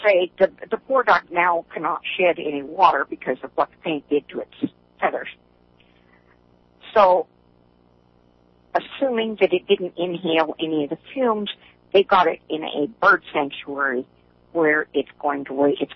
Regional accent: Seattle, Washington, United States; I was raised in Seattle. I'm used to it.

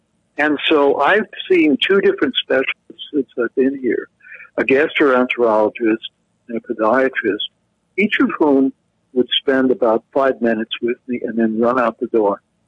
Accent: Brooklyn, New York, United States; I grew up in Brooklyn, and I would go over there.

